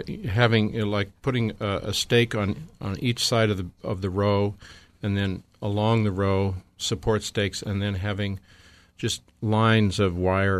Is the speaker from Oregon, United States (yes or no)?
no; Butte, Montana, United States; I grew up in Butte, Montana, and my father was interested in the soil.